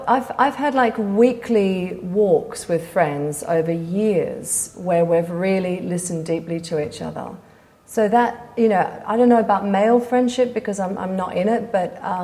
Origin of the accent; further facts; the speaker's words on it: Australia; I grew up in Australia.